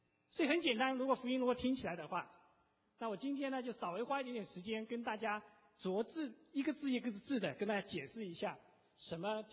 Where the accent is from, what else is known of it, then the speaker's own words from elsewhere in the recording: Zhejiang, China; now in United States; 所以呢我自己也是从大陆来的，我老家是浙江。所以我在基本上，我想我在我成长的这个过程当中，我来美国之前，基本上我想我是一个不相信有神的一个人